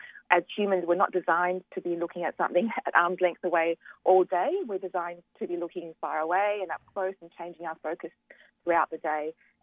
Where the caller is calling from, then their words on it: Victoria, Australia; I'm speaking from Victoria at the moment, and we went through an extensive lockdown for many months